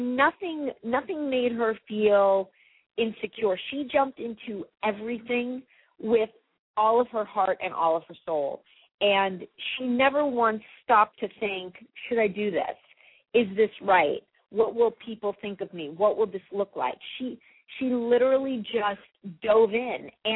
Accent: New Jersey, United States; also born or lived in Pennsylvania / California / New York; No, I'm from New Jersey and Pennsylvania, and I lived in New York. And I think that even though I was born in California but left immediately, I believe that I have New York City blood in my veins.

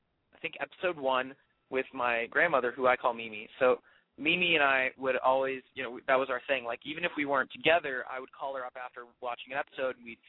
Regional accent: Texas, United States; Okay, so I'm from Texas, so I got to do a Texas accent then.

